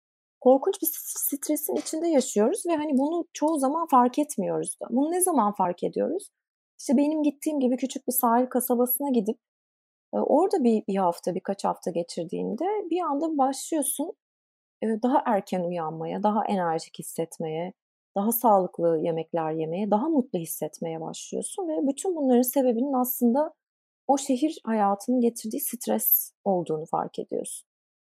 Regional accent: Ankara, Turkey; also born or lived in Istanbul; yani ben Ankara'da büyüdüm. İstanbul'da üniversite okudum, iş hayatına İstanbul'da atıldım vesaire.

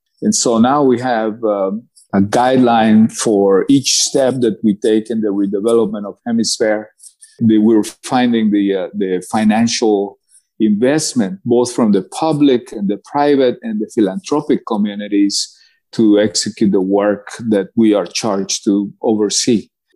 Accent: Cali, Valle del Cauca, Colombia; English is a second language; moved away as an adult; now in United States; I'm from Cali, Colombia. I was born there to Hungarian parents, and the University of Texas called my interest. I moved to Austin after high school, and then after that, I adopted this country

